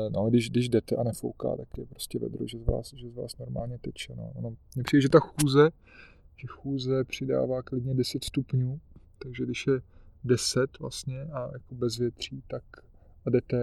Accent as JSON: {"language": "Czech", "region": "Prague", "country": "Czechia", "said": "Radoval se, že jsem z Prahy."}